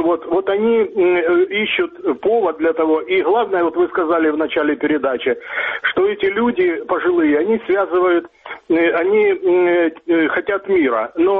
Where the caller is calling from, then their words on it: Dnipro, Dnipropetrovsk Oblast, Ukraine; я звоню из города Днепр.